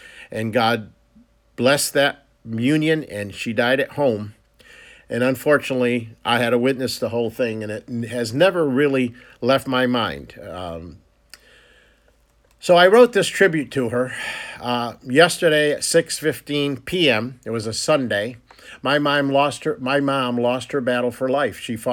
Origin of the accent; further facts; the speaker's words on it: Milford, Connecticut, United States; She lived in Connecticut, in our home, the same home that I was born and raised in. I was born in the Milford Hospital, but I was raised in that home, and that home means a lot to me.